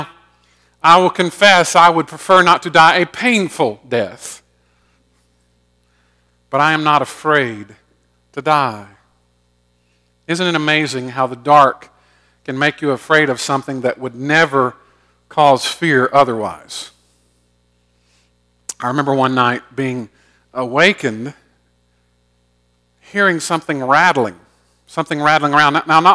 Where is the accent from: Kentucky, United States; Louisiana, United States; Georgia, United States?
Georgia, United States; It has nothing to do with me being raised in a good family or growing up in Georgia.